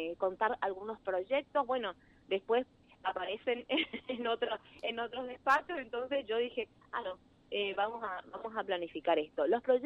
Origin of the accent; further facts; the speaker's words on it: Monte Caseros, Corrientes, Argentina; mi corazón es de mi ciudad natal, nuestro río Uruguay, así que sí, soy de Monte Caseros.